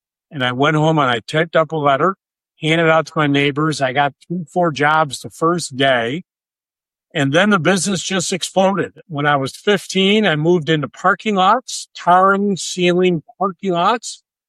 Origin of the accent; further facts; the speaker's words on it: Syracuse, New York, United States; I mean, listen, I'm a kid from Syracuse who, you know, I mean, it's a fun story